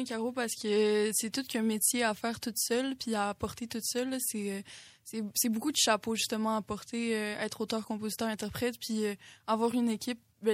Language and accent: French; Gaspé, Quebec, Canada; moi, je viens de Gaspé, tu sais, je suis née ici